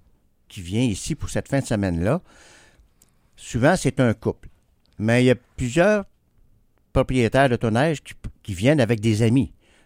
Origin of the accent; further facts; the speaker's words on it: Quebec, Canada; Puis, je suis fier de faire connaître ma région natale